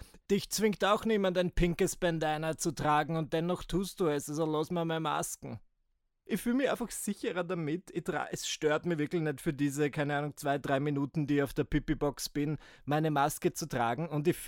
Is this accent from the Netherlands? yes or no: no; Austria; Maskenpflicht, das herrscht jetzt bei uns in Österreich vielerorts nicht mehr.